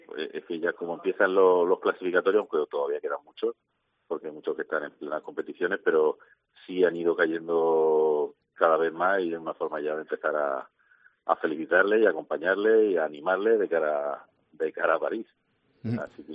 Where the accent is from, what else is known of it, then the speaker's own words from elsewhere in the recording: Region of Murcia, Spain; es un orgullo como murciano